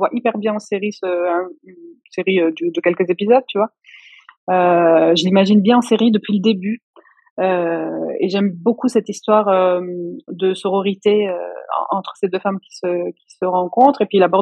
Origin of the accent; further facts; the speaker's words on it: Italy; n'importe quelle chanson napolitaine, je suis instantanément chez moi en Italie.